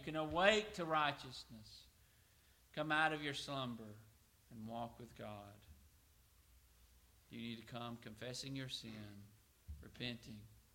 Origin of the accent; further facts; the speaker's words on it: United States; Before I'm an American, before I'm a citizen of this country